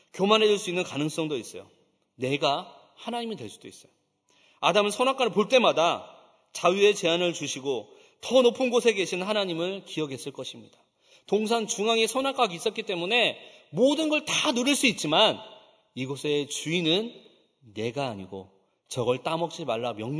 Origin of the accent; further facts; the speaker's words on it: South Korea; born there; 우리는 이 땅에 여기서 태어났기 때문에 신앙의 자유를 얻었고요.